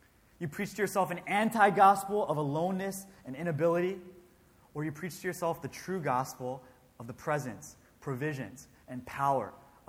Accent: Maryland, United States; In 1949, Johnny Erickson Tada was born in Baltimore, Maryland, which is my home state.

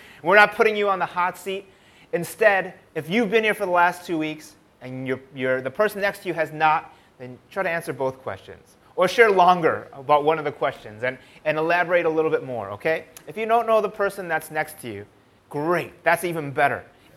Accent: Michigan, United States; now in Indonesia; We came from the United States, from a state called Michigan

